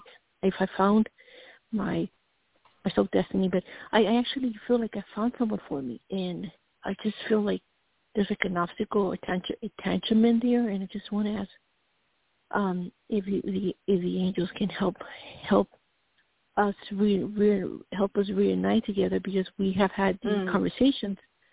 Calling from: Colorado, United States; from Colorado.

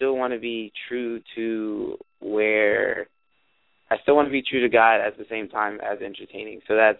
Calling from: Oregon, United States

